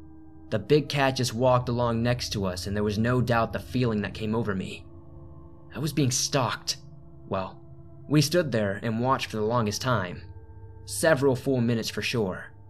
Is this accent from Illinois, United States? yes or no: yes; Chicago, Illinois, United States; now in Utah, United States; Now, I was born and raised in Chicago, but I am an avid outdoorsman and hunter. I have lived in Utah since 1990.